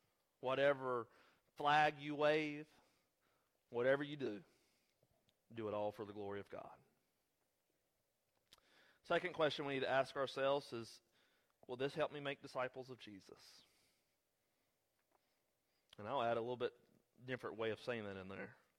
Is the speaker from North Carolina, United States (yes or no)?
yes; Erect, North Carolina, United States; Growing up in Randolph County, especially out there in the sticks of Erect, North Carolina, here's what I understood.